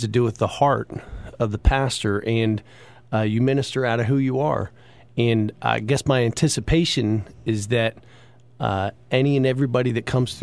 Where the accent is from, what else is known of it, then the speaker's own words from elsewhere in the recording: Maryland, United States; It's interesting, the church that I grew up in Montgomery County, just in the last 5 years has gone through a dramatic shift